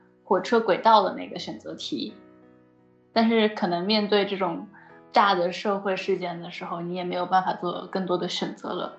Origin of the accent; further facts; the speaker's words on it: China; 虽然我作为一个中国人这么说不太好